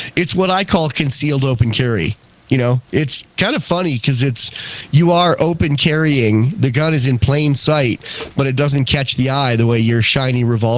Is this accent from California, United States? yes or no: yes; California, United States; now in Wyoming, United States; When I first got to Wyoming, you know, we came from California